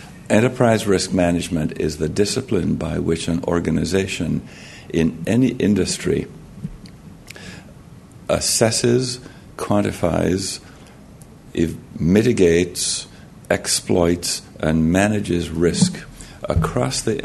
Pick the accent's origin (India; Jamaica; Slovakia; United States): Jamaica; if you think I have a slight accent, it's because I am from Jamaica.